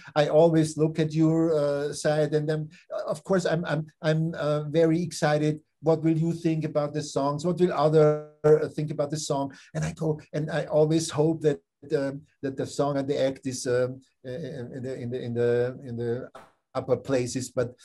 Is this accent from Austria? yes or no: yes; Austria; English is a second language; "Hey, where are you guys from?" And we said, "Yeah, we're from Austria."